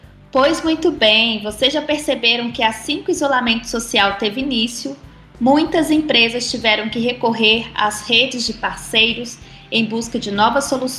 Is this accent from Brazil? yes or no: yes; Minas Gerais, Brazil; E como boa mineira, é um trocadilho mineiro, sabe?